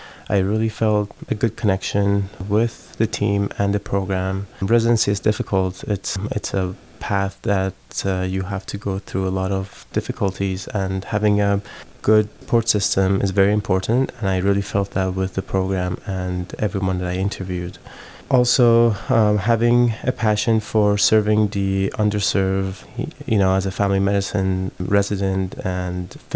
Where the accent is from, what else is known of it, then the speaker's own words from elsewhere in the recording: Toronto, Ontario, Canada; I'm from Toronto, Canada